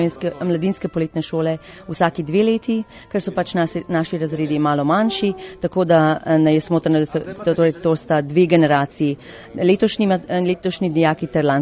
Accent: Toronto, Ontario, Canada; Torej, prihajamo iz Toronta

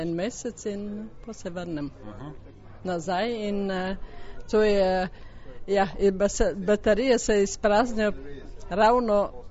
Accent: Ajdovščina, Goriška, Slovenia; now in Malmö, Sweden; Mi smo iz Malmeja, drugače sem pa iz Ajdoščine.

